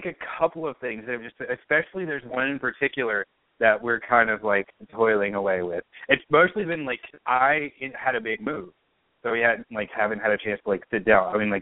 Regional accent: Deep South, United States; because we're both from the South, the Deep South. So we wanted to write a character who, like, embodied kind of the spirituality of the area that we grew up in.

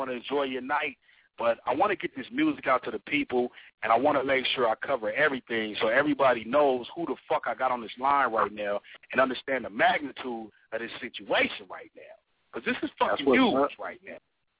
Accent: California, United States; I listen to both of y'all, but I'm from Cali, so of course I'm gonna be partial

